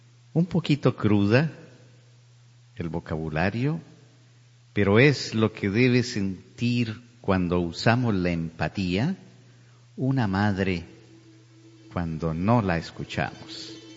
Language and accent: Spanish; Colombia; moved away; la que yo viví en mi Colombia, donde nací, y la que tuve la oportunidad de disfrutar en mi infancia